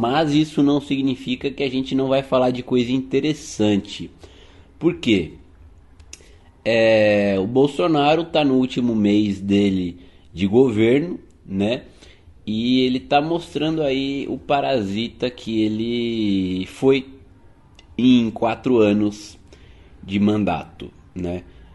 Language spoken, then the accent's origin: Portuguese; São Paulo, Brazil; Eu sou de São Paulo, né?